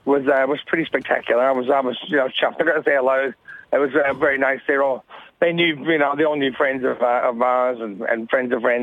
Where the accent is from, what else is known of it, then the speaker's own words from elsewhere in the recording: Adelaide, South Australia, Australia; It's my hometown. So yeah. Adelaide's my hometown